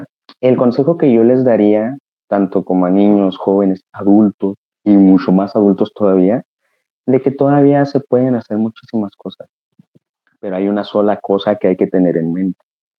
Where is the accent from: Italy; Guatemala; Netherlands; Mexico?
Mexico; Porque a final de cuentas somos mexicanos.